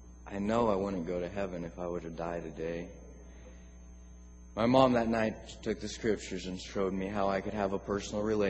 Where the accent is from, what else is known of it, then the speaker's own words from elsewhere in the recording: Papua New Guinea; now in United States; I love growing up in New Guinea, but when I came back to the States to go to college